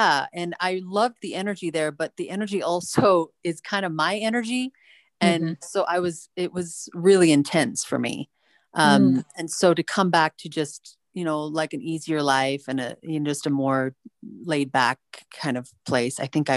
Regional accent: Highland, Utah, United States; So I am from Utah County in Utah, Highland Alpine area. And I grew up very Orthodox LDS.

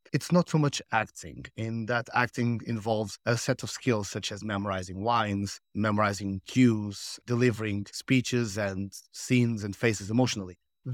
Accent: Tomar, Santarém District, Portugal; I am originally from Tomar, such as everyone else on this podcast, which I love.

